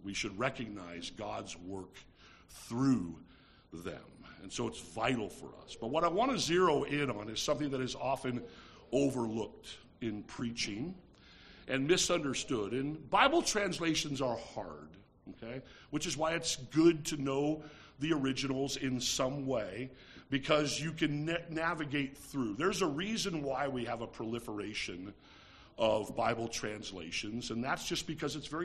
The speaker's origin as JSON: {"language": "English", "region": "New York", "country": "United States", "said": "But I cannot tell you as a New Yorker, you see."}